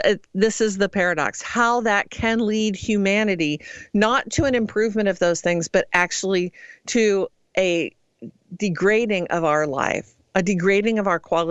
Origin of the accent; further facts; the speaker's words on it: Midwest, United States; And I look at that and I think, I'm truly from the Midwest.